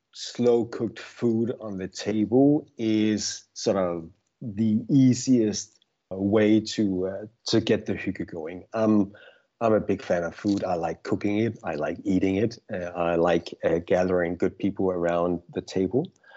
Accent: Denmark; first language Danish; English is a second language; Danish is my first language and English is my second.

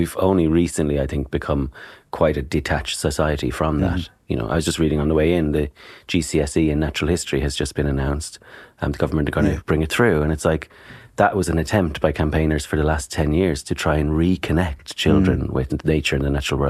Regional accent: Dublin, Leinster, Ireland; accent: Irish; also born or lived in County Kilkenny / County Cork; I'm Irish, if you haven't noticed from my accent. So I've been in Ealing all my days. I grew up in County Kilkenny and County Cork and then moved to Dublin when I was about 12.

